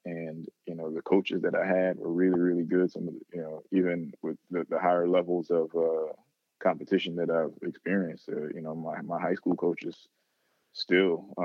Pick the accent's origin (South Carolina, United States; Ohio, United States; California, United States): Ohio, United States; Youngstown; During that period of time when I was growing up in Youngstown, it was, really, really rough, rough city that at the time was the murder capital of the country per capita.